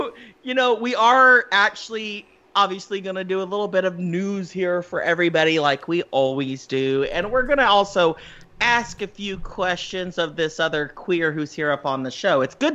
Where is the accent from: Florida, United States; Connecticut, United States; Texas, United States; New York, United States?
Texas, United States; born there; You know, it's funny you say that. I was born in Texas.